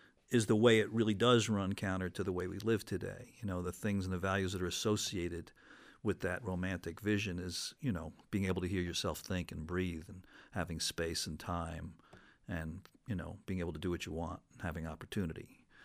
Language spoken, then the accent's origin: English; Northeast, United States; I think because I grew up in the Northeast, it just whacked me like a 2x4 the first time I came out here when I was 21.